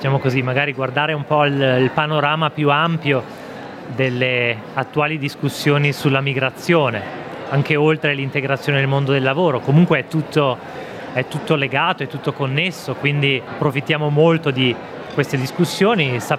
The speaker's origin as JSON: {"language": "Italian", "region": "Trentino-Alto Adige", "country": "Italy", "lives_now": "Germany", "said": "Io vengo dall'Alto Adige, in realtà ho avuto un, diciamo così, forse un canale migratorio un po' privilegiato perché mia madre viene dalla Germania, quindi diciamo così ho sempre avuto una sorta di legame con il paese, anche se in primo luogo insomma mi sento italiano indubbiamente"}